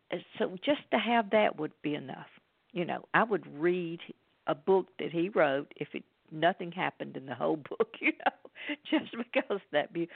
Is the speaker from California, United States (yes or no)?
no; Alabama, United States; in South Alabama, but just right over the Florida line there.